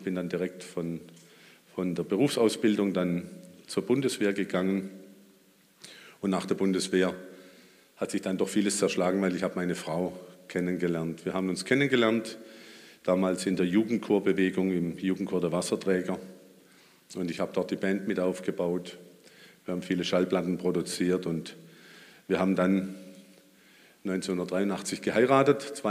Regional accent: Baden-Württemberg, Germany; bin aufgewachsen an der Grenze zu Baden, also in Baden-Württemberg. Ich bin 50 Meter hinter der Grenze auf württembergischem Boden groß geworden und ich bin im Pietismus groß geworden.

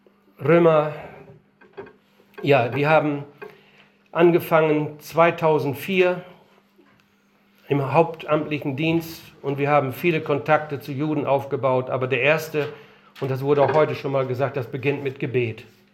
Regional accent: Northern Germany, Germany; wir sind ja waschechte Norddeutsche, wir können kein Russisch.

